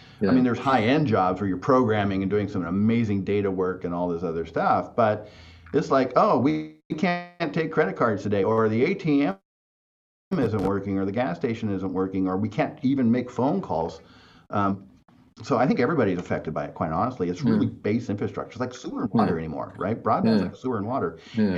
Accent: Miranda, California, United States; Well, yeah, I grew up in Miranda. My first address was Avenue of the Giants, you know.

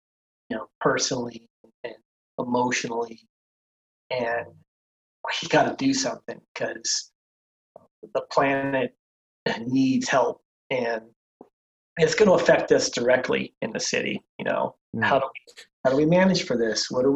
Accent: Huntington Beach, California, United States; You know, I'm from Huntington Beach originally, I grew up in the punk scene down there.

